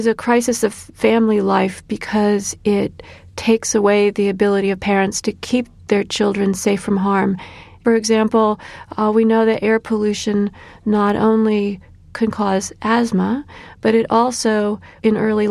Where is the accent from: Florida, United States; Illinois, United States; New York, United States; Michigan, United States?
Illinois, United States; My son Elijah is named after a 19th century abolitionist from my home state of Illinois